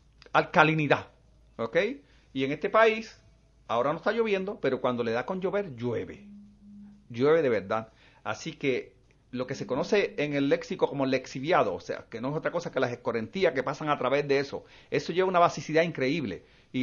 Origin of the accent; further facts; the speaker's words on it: Maunabo, Puerto Rico; Yo soy de Maunabo y resido aquí en Candelero arriba, en Humacao.